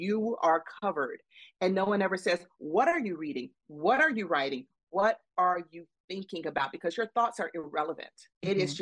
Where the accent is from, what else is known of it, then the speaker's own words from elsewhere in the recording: Atlanta, Georgia, United States; when I wrote my first book, Leaving Atlanta, it's about growing up in Atlanta during the Atlanta child murders.